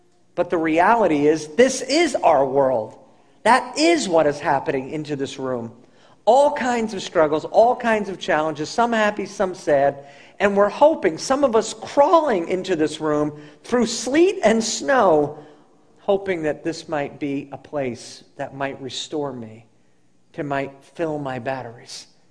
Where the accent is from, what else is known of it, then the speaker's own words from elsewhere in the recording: United States; I'm from the United States. They're from Mongolia.